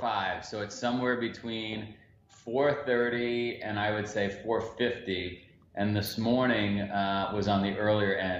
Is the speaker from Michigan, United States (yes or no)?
no; New York, United States; Yeah, so I'm just a neighborhood guy. I grew up in Queens, New York, in the neighborhood.